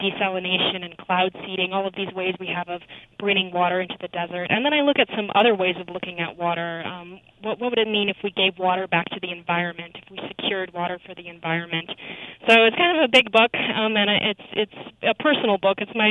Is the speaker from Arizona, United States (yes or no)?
yes; Tucson, Arizona, United States; Sure. Yeah, that book happened because I grew up in Tucson. I was born in Tucson, and I think if you live in a place like that, you start thinking about water a lot.